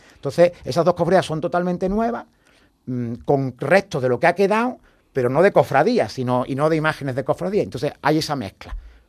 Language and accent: Spanish; Vélez-Málaga, Andalusia, Spain; y como más veleño, de procesiones, de cofradías, de mayor arraigo, de mayor antigüedad.